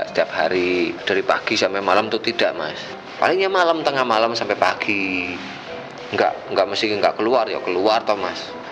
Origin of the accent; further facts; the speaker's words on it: Wonosobo, Central Java, Indonesia; Saya berasal dari Wonosobo, Mas.